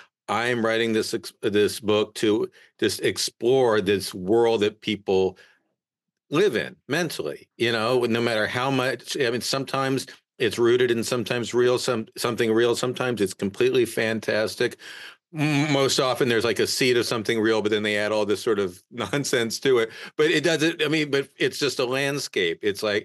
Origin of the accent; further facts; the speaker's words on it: Chapel Hill, North Carolina, United States; this science fiction bookstore in Chapel Hill, where I grew up in North Carolina